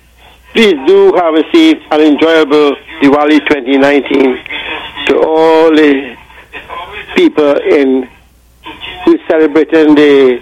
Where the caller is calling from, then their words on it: United States; I want to let you know that I'm calling from the United States of America.